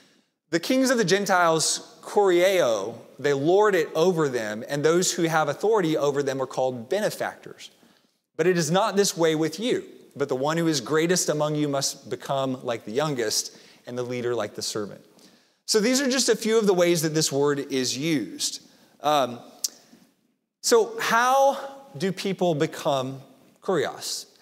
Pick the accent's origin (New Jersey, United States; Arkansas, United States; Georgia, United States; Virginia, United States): Arkansas, United States; I grew up, I'm from Arkansas originally, and that's where I went to college, University of Arkansas.